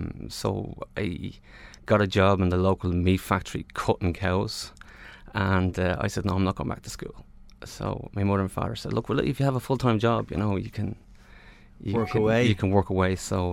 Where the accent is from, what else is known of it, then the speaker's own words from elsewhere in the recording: Sligo, Connacht, Ireland; also born or lived in Newcastle; we ended up in Sligo. And there was like six of us. So five boys and one girl.